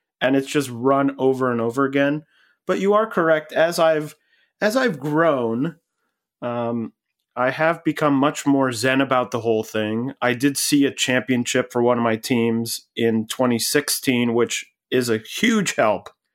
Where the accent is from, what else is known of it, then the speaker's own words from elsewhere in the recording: Cleveland, Ohio, United States; I grew up in Cleveland, where often the teams were very bad or would lose in sort of crushing ways